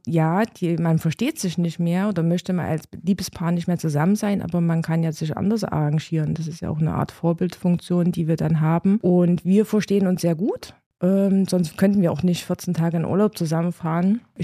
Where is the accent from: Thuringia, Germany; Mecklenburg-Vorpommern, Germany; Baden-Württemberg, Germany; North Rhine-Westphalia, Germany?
Thuringia, Germany; Gera; Also ich bin in Gera geboren, habe hier meine Ausbildung gemacht. Also ich bin schon immer hier gewesen.